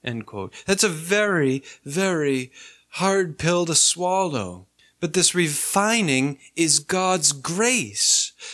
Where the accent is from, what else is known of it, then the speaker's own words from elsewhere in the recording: East Coast, United States; You know, I come from the East Coast